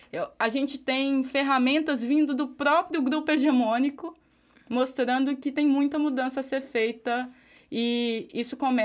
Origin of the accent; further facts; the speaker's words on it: Minas Gerais, Brazil; Eu sou de Minas Gerais, então lá é uma perspectiva completamente diferente.